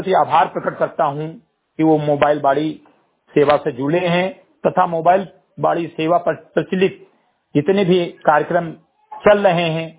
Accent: Uttar Pradesh, India; ग्राम सभा सिंधी घटई विकास खंड के मेनपुरवा जनपद बहराइच का मूल निवासी हूं

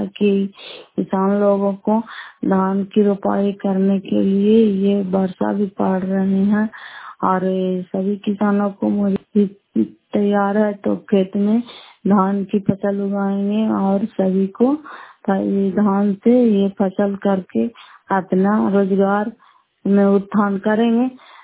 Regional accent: Nalanda, Bihar, India; घर फतेहपुर पंचायत मकरौता, जिला नालंदा, करातासुरा ब्लॉक की निवासी हूँ।

